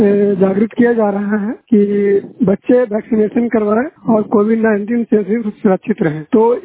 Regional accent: Bihar, India; जिला नालंदा के निवासी हूँ।

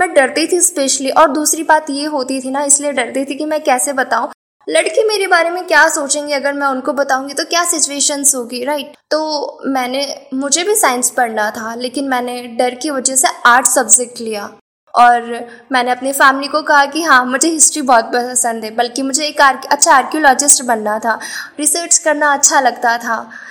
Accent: Indore, Madhya Pradesh, India; मैं इंदौर मध्य प्रदेश से हूँ।

